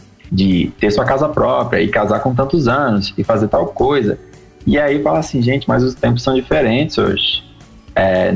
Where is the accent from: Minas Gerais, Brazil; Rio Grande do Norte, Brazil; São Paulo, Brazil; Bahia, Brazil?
Rio Grande do Norte, Brazil; Natal; tive o privilégio de passar agora um mês na minha terrinha, lá no Natal. Então, assim, e eu morei 25 anos em Natal.